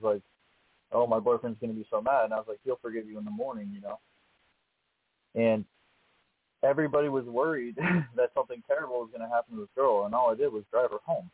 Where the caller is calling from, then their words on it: Illinois, United States; I'm calling in from East Central Illinois.